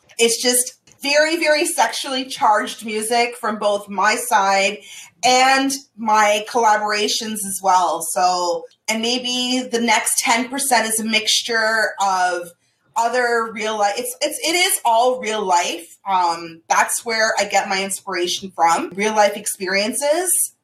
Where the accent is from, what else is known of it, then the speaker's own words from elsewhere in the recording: Toronto, Ontario, Canada; you know, we're both from Toronto.